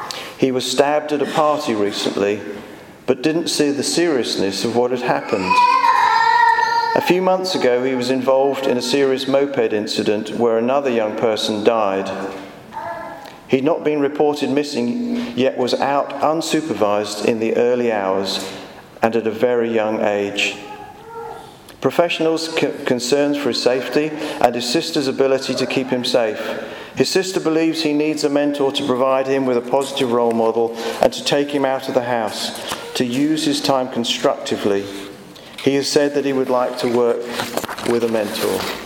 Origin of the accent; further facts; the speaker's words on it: Hayes, London, United Kingdom; I was raised in Hayes.